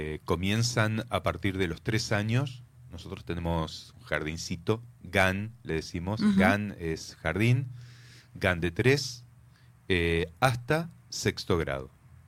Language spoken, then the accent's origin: Spanish; Moisés Ville, Santa Fe, Argentina; now in Paraná, Argentina; Ahí quedé. Moisés Ville.